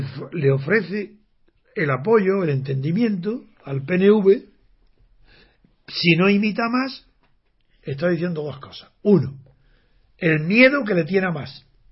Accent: Spain; soy el único español que durante 60 años y los últimos 35 ha mantenido firme la defensa de la libertad política.

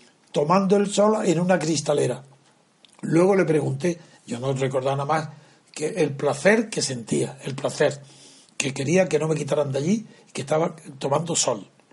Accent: Alhama, Andalusia, Spain; born there; also born or lived in Órgiva; Mi padre era de Órgiva, mi madre de Órgiva. Yo, pues, todos mis ascendientes son de Órgiva, de la Alpujarra, pero nací en Alhama.

